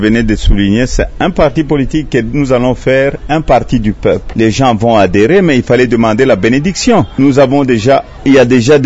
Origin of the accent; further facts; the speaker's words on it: DR Congo; nous tous ensemble, en tant que Congolais